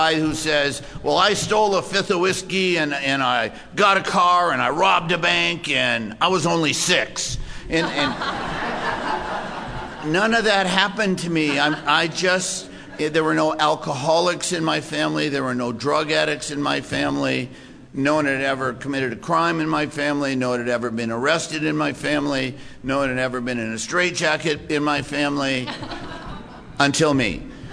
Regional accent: Kalamazoo, Michigan, United States; born there; now in Los Angeles, United States; My story starts in the place where I was born in Michigan, a little small town called Kalamazoo. And I was born into this Jewish family.

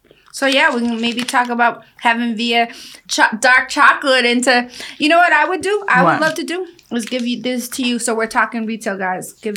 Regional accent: Guatemala; I feel like I grew up in Guatemala, and even now when I go back home, we do have fresh papaya.

